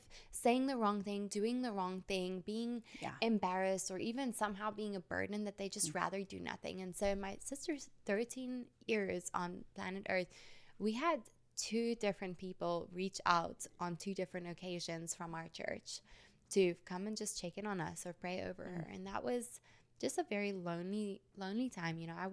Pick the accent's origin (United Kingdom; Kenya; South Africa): South Africa; now in United States; And I grew up in South Africa my whole life. The first time I ever came to the United States was when I came to participate in Miss Universe, right?